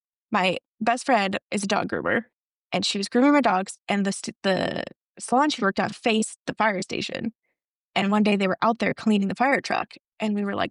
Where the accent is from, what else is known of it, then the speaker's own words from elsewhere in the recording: Arizona, United States; So ironically, I grew up in Arizona. So we had the Arizona Coyotes, which are no longer a thing anymore.